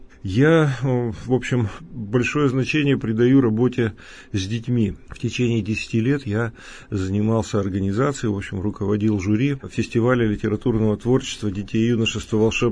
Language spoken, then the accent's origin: Russian; Yekaterinburg, Sverdlovsk Oblast, Russia; Я коренной свердловчанин. Я родился и вырос в этом городе, очень им горжусь